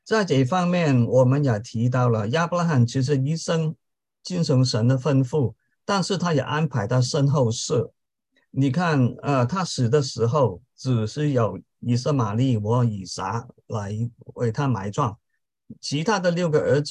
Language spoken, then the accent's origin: Chinese; China; 我中国人是说树高千丈落叶归根